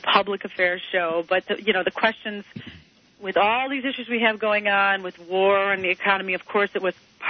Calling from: Chicago, Illinois, United States

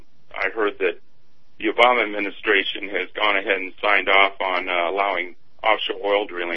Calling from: Las Vegas, Nevada, United States; I'm calling from Las Vegas, Nevada

